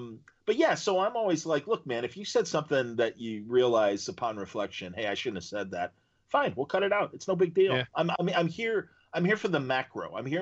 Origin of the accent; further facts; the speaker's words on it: Chicago, Illinois, United States; I'm like, I'm from Chicago. You're not impressing me.